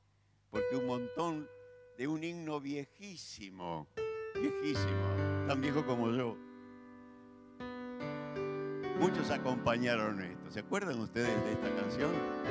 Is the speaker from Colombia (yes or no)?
no; Argentina; a veces como argentinos tampoco lo podemos entender o creemos que no lo entendemos